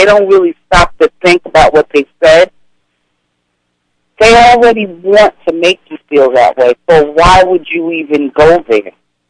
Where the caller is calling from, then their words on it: Manhattan, New York, United States; from Manhattan.